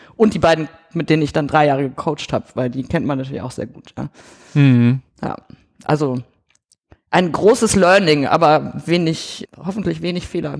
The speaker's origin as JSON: {"language": "German", "country": "Germany", "tie": "born or raised there", "said": "weil ich bin ja in Deutschland irgendwie groß geworden"}